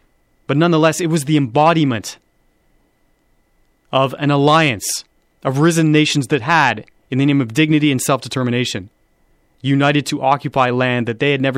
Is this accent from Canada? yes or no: yes; Canada; I myself, as a man of European descent, born and raised in Canada